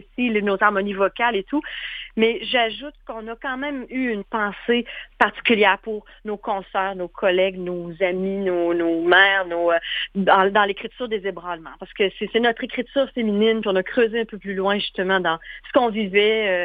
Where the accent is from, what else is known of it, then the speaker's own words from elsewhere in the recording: Thetford Mines, Quebec, Canada; Moi, je suis native de Thetford Mines. Et puis, on s'est rencontrés à Montréal. On habite l'une et l'autre dans la Montérégie maintenant, mais quand même à une certaine heure de distance. Et puis, moi, j'ai fait un détour par Québec.